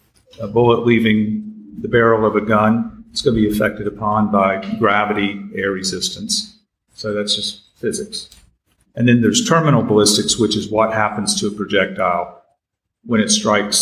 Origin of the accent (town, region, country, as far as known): Cary, North Carolina, United States; born or raised there; also born or lived in Hickory